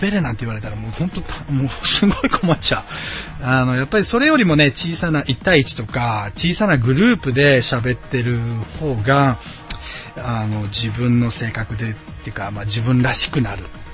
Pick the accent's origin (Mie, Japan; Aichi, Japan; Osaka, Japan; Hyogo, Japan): Osaka, Japan; accent: Osaka dialect; moved away as an adult; now in United States; 大阪出身、大阪生まれの大阪出身です。みんなからね、大阪弁出ないねってよく言われるんですよ。最初はね、大阪弁出さないように気をつけてたんですが、でもね、アメリカに来ても13年、4年になるんで